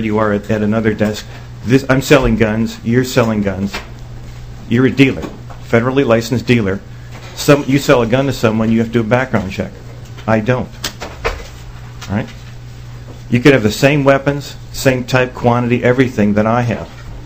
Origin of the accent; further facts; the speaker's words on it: Duluth, Minnesota, United States; I'm from Duluth, Minnesota, French River